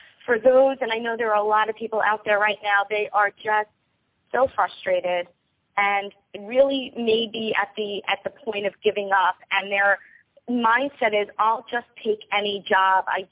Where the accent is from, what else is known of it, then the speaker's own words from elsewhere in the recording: New York, United States; So I grew up in New York. I was raised on Long Island.